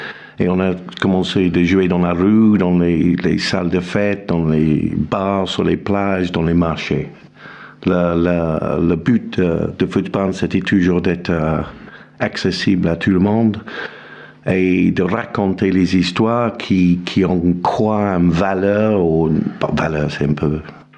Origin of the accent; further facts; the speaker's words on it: England, United Kingdom; je suis anglais.